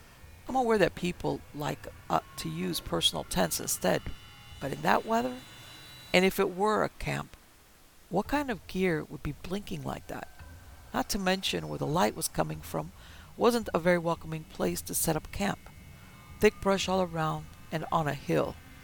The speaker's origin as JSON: {"language": "English", "region": "Minnesota", "country": "United States", "tie": "born or raised there", "said": "knew about every gravel road within 100 miles of my hometown, close to Fargo, North Dakota, but on the Minnesota side."}